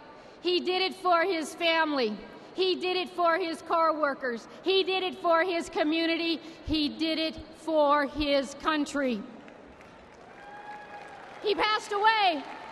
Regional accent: Anaconda, Montana, United States; I grew up in Anaconda, Montana. It is in the heart of the state's mining country. My dad worked at the copper smelter.

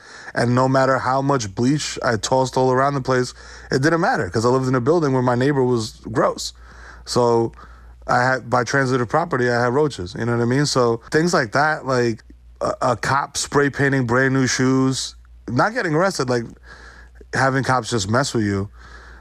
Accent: New York City, New York, United States; like I said, growing up in New York City, you see it so much.

